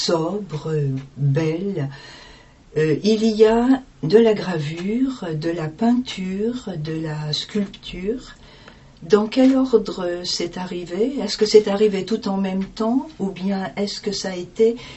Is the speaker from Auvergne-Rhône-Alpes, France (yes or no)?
no; Uzès, Occitanie, France; moved away as an adult; moi, c'est mon village, Saint-Quentin-la-Poterie. Je suis née à Uzès, quand il y avait encore la maternité à Uzès.